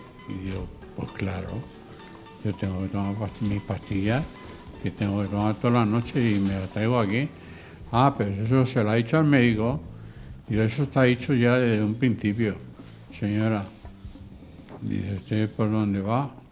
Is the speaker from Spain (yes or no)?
yes; Leganés, Community of Madrid, Spain; Aunque somos de Leganés, somos de Fuenlabrada también y de la zona sur.